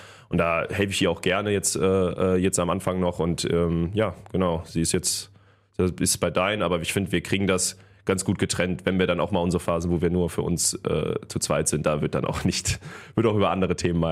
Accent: North Rhine-Westphalia, Germany; now in Cologne, Germany; durch meine Heimat, hier auch aus dem Bergischen Land und okay, wenn ich jetzt gerade auch in Köln wohne

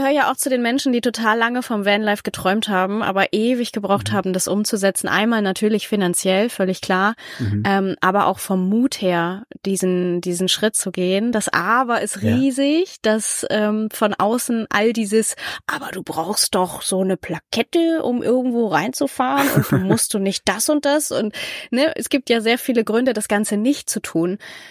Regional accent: Kiel, Schleswig-Holstein, Germany; Ich komme aus Kiel.

